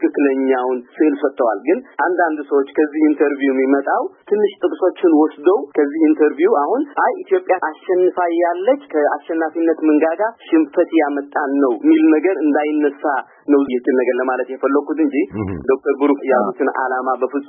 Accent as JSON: {"language": "Amharic", "town": "Keren", "region": "Anseba", "country": "Eritrea", "tie": "born or raised there", "said": "እኔ በዛው ጦርነት ጊዜ ተወልጄ በዛ ጦርነት ጊዜ ያደኩ ሰው ነኝ እኔ ያደኩበት አካባቢ ብዙ ጊዜ እኔ የኖርኩበት ከረን የሚባል አካባቢ ነው"}